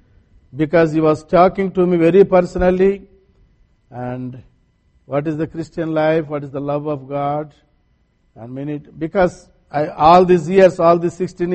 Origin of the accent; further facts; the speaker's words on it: India; first language Telugu; English is a second language; So my mother tongue is called Telugu, T-E-L-U-G-U, Telugu it is called. From my childhood, I learnt all my studies. I was instructed in my mother tongue Telugu only. I don't know any single word in English.